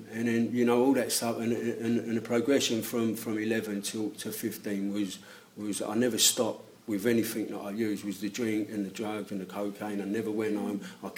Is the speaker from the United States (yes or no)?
no; London, United Kingdom; and I come from London, and my family is a dysfunctional one.